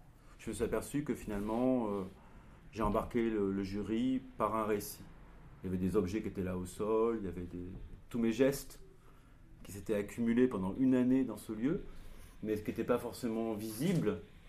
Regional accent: Clermont-Ferrand, Auvergne-Rhône-Alpes, France; Moi, je suis originaire de Clermont-Ferrand

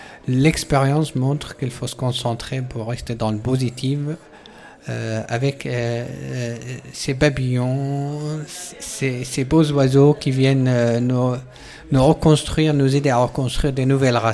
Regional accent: Syria; French is a second language; moved away as an adult; j'ai quitté mon pays quand j'avais 20 ans, la Syrie. Donc j'ai vécu ici 29 ans beaucoup plus que dans mon pays d'origine.

